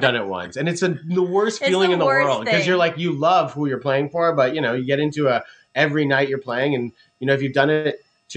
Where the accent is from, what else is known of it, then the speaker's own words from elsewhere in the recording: Canada; because we're Canadian, so we like to apologize a bunch.